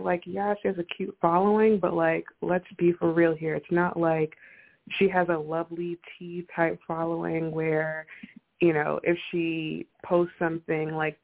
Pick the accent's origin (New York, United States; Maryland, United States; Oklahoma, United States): New York, United States; I'm from New York, so, like, she's huge.